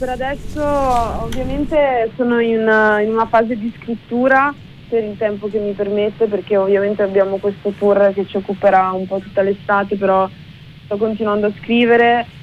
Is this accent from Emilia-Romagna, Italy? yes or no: no; Schio, Veneto, Italy; Schio, che è il mio paese d'origine